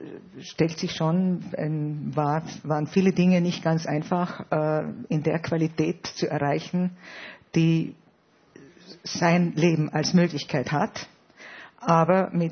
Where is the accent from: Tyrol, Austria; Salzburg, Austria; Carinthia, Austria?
Tyrol, Austria; now in Vienna, Austria; Ich stamme aus Tirol, wohne seit fast 40 Jahren in Wien, gerne in Wien, arbeite hier